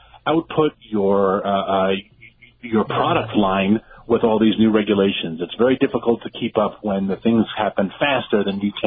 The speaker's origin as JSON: {"language": "English", "town": "Washington", "region": "District of Columbia", "country": "United States", "said": "because I'm from Washington, D.C. And so I don't see the pain I'm inflicting."}